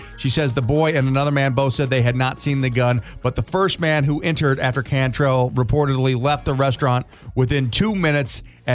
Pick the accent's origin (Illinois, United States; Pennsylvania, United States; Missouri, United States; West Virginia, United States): Missouri, United States; St. Louis; So I grew up in Missouri and St. Louis. You know, we weren't rich.